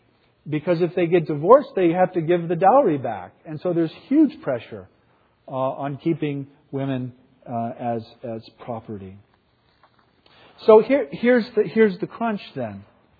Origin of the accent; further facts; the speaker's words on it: Texas, United States; Because if I gave this lecture to many communities in my home state of Texas